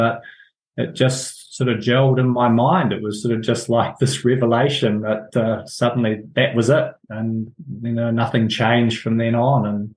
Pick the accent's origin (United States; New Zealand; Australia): New Zealand; Nelson; now in Marlborough, New Zealand; I grew up in Nelson. I always thought that I would end up back in Nelson, but sort of circumstances meant that I settled in Marlborough and stayed here.